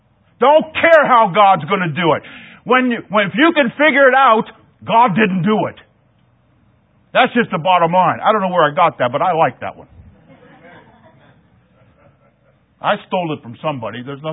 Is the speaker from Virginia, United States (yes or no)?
no; Ohio, United States; now in New York City, United States; I was born and raised in Ohio.